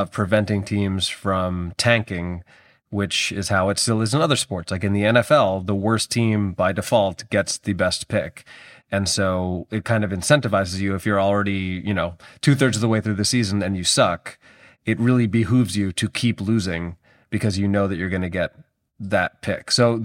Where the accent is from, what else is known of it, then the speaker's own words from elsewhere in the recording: New York, United States; I'm a Bulls fan, but like I'm also a New Yorker